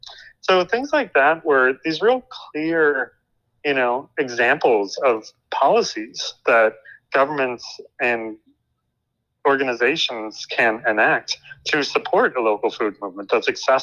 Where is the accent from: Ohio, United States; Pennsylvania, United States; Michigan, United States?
Ohio, United States; Cincinnati; Sure, well, I grew up in Cincinnati, Ohio, and yeah, me and my sister got interested in all kinds of activism when we were in high school